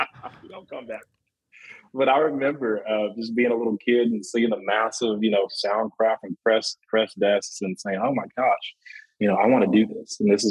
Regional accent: Tulsa, Oklahoma, United States; I grew up in Tulsa, Oklahoma, and our hardcore Christians will know the name Carlton Pearson.

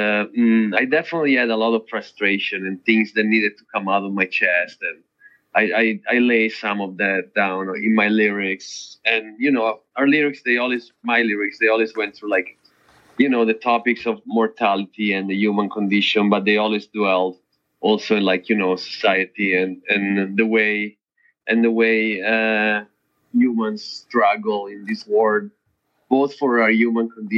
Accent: Italy; my culturally growing up in Italy is way closer to, it's a Latin country.

